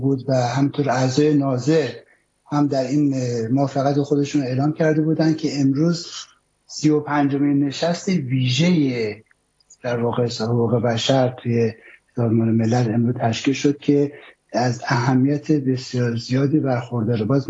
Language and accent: Persian; Iran; به عنوان یک ایرانی افتخار میکنم که چنین هموطنای شورشگری در ایران دارم